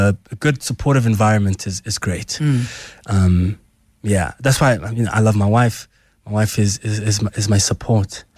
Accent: Soweto, Gauteng, South Africa; born there; I was born in Soweto, and I remember playing with a brick.

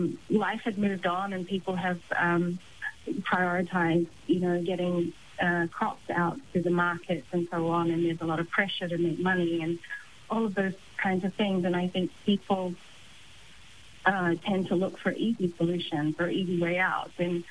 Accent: Samoa; I mean, we grew up on a plantation like most people in Samoa.

